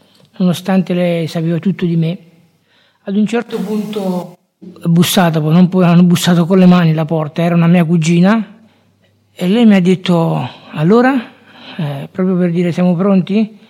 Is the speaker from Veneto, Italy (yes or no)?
no; Naples, Campania, Italy; io abito in delle palazzine popolari a Napoli, sono di Napoli